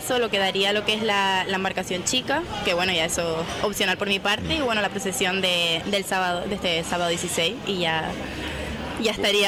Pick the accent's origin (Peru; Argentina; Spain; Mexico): Spain; La Vera; porque yo soy de La Vera, pero realmente no... Que sí, al final he vivido ahí toda mi vida